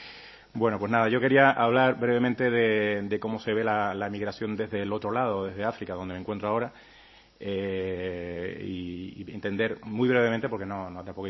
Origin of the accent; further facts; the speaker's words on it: Canary Islands, Spain; Gracias por la bienvenida a mi tierra, a mi isla.